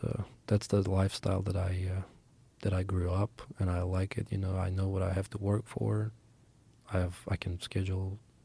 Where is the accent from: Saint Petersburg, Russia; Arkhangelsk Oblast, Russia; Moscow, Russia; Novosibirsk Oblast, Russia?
Moscow, Russia; English is a second language; I grew up in Moscow, Russia. So it's like a megapolis, big city, kind of like New York style.